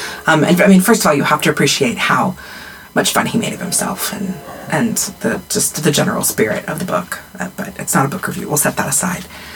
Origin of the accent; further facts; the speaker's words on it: Midwest, United States; even though you and I come from the Midwest